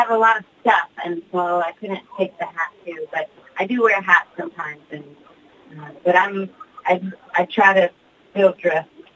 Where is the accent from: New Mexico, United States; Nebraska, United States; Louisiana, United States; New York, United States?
New Mexico, United States; Well, I'm from New Mexico, but I am not Mexican. I thought I was Mexican until I was, like, 13. but I'm part Cherokee Indian.